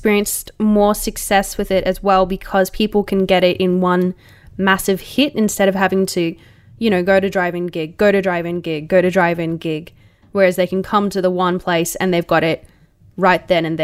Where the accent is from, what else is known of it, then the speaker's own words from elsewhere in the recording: Cairns, Queensland, Australia; I'm from Cairns originally